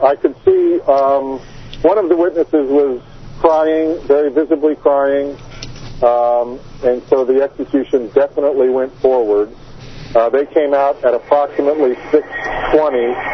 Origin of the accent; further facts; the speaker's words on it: Washington, District of Columbia, United States; moved away as an adult; also born or lived in Ohio; I came down here from Ohio. I'm originally from Washington, D.C., did my graduate work at the University of Maryland.